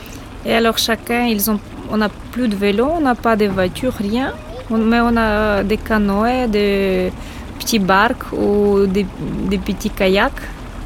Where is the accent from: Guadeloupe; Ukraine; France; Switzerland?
Ukraine; French is a second language; now in Brussels, Belgium; je suis ukrainienne, j'habite ici en Belgique depuis 13 ans et toujours au Mille Bruxelles, au quartier à Naissance.